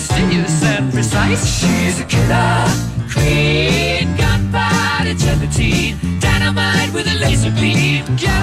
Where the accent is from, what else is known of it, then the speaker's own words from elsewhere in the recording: Curicó, Maule, Chile; Y de nuestras tierras, de mi tierra curicana, Ale recomienda los helados de La Higuera